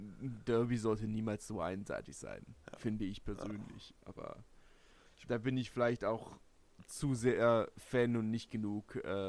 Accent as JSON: {"language": "German", "region": "southern France", "country": "France", "tie": "born or raised there", "said": "Ich bin mit Dorfrugby im Süden aufgewachsen."}